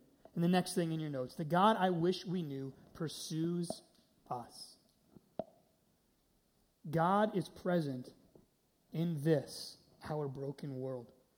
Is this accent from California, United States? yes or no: no; Dallas, Texas, United States; You know, I grew up in Dallas, Texas